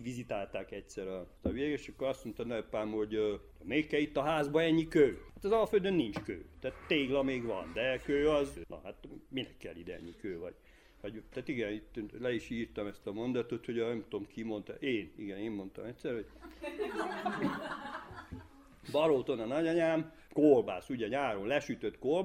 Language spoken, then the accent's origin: Hungarian; Székely Land, Romania; accent: Székely; amikor megérkeztem Barótra, akkor ezt a bihari ízést, meg ezt a jó alföld ízét, diftongusokat röhögték, mikor hazaértem, akkor a székely kiejtésemet.